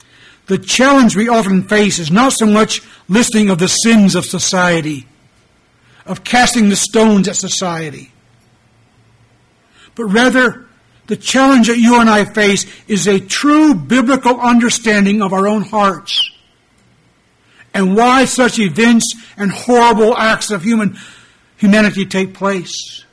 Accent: Colorado, United States; To continue, I come from Colorado

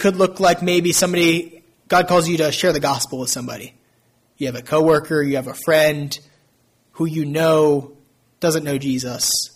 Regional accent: Virginia, United States; I'm from Virginia. We don't have Whataburger there.

